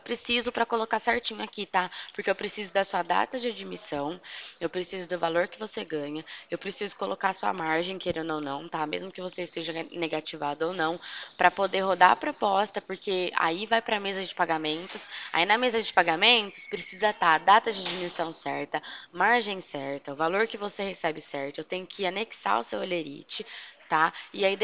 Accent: Pirassununga, São Paulo, Brazil; eu sou daqui da cidade de Pirassununga também, tá? Fico localizada aqui no centro.

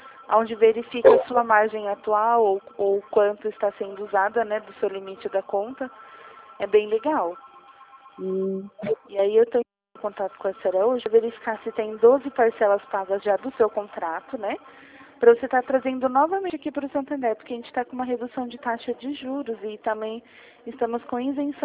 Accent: Jundiaí, São Paulo, Brazil; Eu sou aqui de Jundiaí.

